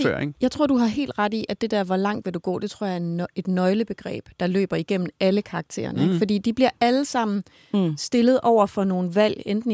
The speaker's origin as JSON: {"language": "Danish", "town": "Horsens", "region": "Central Denmark Region", "country": "Denmark", "said": "Jeg kommer jo fra Horsens, sagde jeg."}